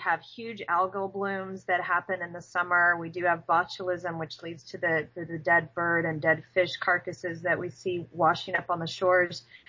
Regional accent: Texas, United States; also born or lived in Montana; now in New York, United States; I'm originally from Texas, and then I lived in Montana, and I moved to the Great Lakes region, upstate New York.

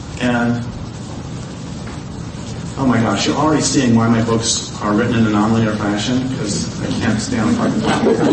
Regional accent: Colorado, United States; well, I did actually grow up in Colorado

